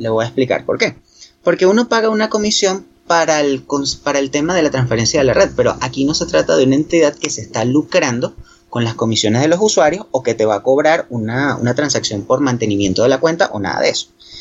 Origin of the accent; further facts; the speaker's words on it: Venezuela; moved away; cuando vivía en Venezuela, porque yo soy originalmente de Venezuela